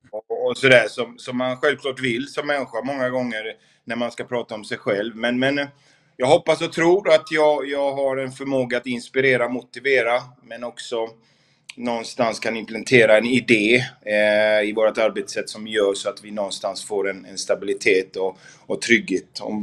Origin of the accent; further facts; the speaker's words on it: Gothenburg, Västra Götaland County, Sweden; har jag ju inte bott hemma i Göteborg på otroligt länge. Men innan jag lämnade så bodde jag runt Haga och Linné, och det är ju ett favoritområde för mig.